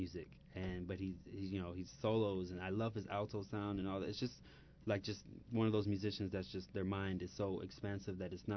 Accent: Philadelphia, Pennsylvania, United States; He was one of my first teachers that I had growing up in Philly, like, actually taught me how to play.

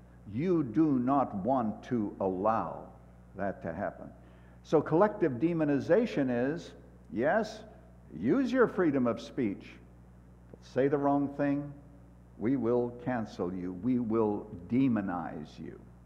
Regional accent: Canada; But there was a time when I was growing up in Canada, when in the small towns and so forth, everybody smoked, women smoked.

